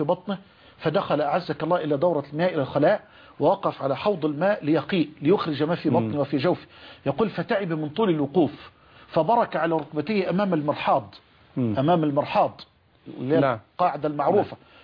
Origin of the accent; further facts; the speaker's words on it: Egypt; في عندنا في مصر